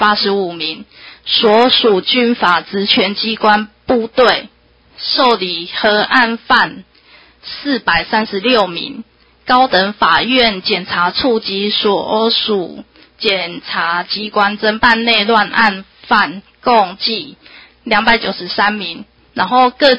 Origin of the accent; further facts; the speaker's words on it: Taiwan; 他是对我们台湾人做爱护的呢